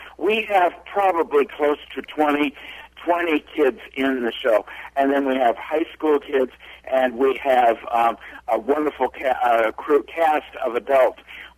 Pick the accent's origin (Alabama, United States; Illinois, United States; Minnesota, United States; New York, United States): Illinois, United States; Chicago; I'm not originally from Iowa. I'm from Chicago.